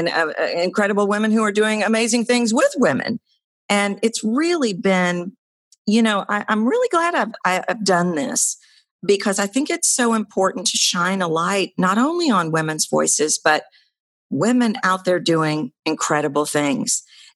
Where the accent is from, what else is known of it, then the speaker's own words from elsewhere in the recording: Houston, Texas, United States; Based in Houston, Texas, again, my hometown